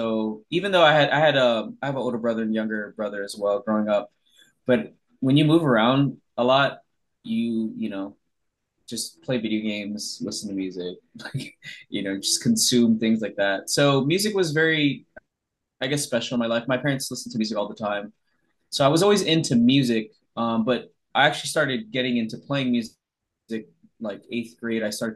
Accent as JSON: {"language": "English", "region": "Hawaii", "country": "United States", "tie": "born or raised there", "said": "I feel like growing up in Hawaii, especially, you know, this is like pre-TikTok and everything else and the internet."}